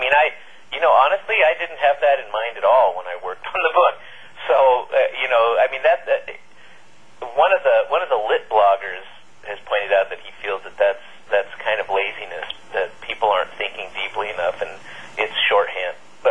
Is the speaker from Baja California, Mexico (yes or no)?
yes; Tijuana, Baja California, Mexico; also born or lived in San Diego, United States; Originally, like I said earlier, I was born in Tijuana. I was raised back and forth between San Diego and Tijuana, and I didn't really understand much difference between the two until later.